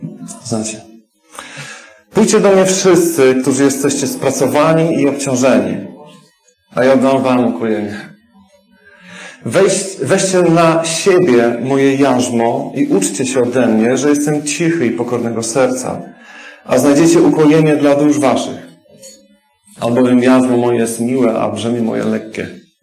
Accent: Kostrzyn nad Odrą, Lubusz Voivodeship, Poland; moved away; Nie chciałem wyjechać z Kostrzyna, pochodzę z Kostrzyna nad Odrą.

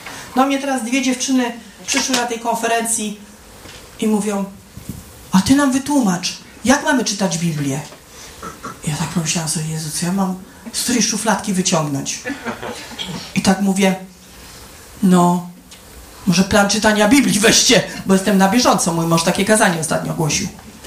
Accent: Silesian Voivodeship, Poland; bo ja jestem ze Śląska

